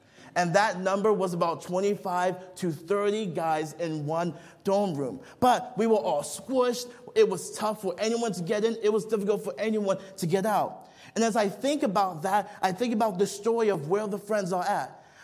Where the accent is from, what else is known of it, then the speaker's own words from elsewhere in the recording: Nigeria; now in United States; When I was growing up in Nigeria, we have to access our water